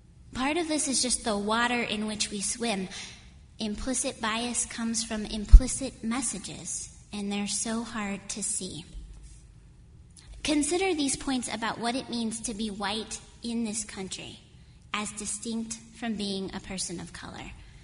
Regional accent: Wyoming, United States; I grew up in Wyoming. My immediate family were not overt racists, and there weren't a lot of black people around. My Lutheran confirmation classes sure taught me some things about Catholics, though.

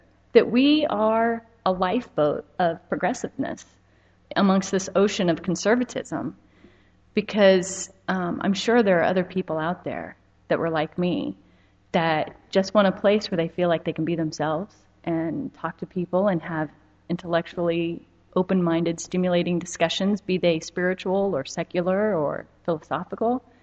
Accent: Hiawatha, United States; I grew up in Hiawatha, and for 6 years I wrote a progressive op-ed piece for our hometown newspaper

